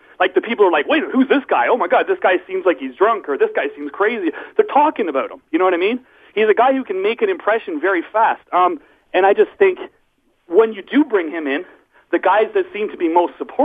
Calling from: Toronto, Ontario, Canada; Hey, Brian … I'm calling you from Toronto.

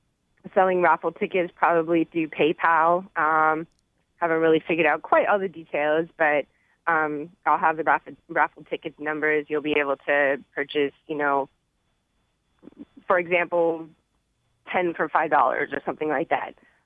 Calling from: Orlando, Florida, United States; I'm calling from Orlando, Florida.

